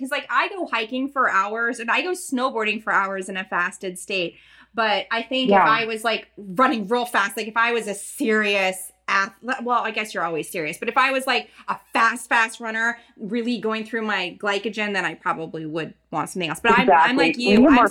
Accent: United States; just from growing up in America and going to birthday parties.

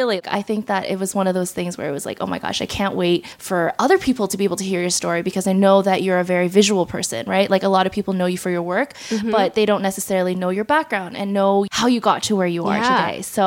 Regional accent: California, United States; And I feel like we've been able to bond a lot considering the fact that we're from California.

